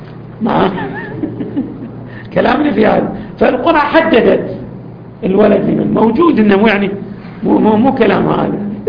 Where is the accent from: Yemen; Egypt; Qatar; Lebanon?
Yemen; في موجود عندنا في اليمن